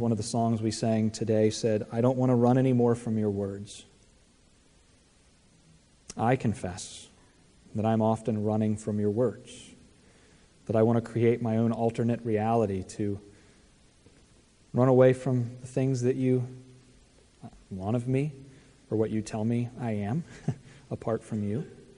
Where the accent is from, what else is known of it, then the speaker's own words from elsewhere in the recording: Virginia, United States; I grew up in Virginia. I listen to country music.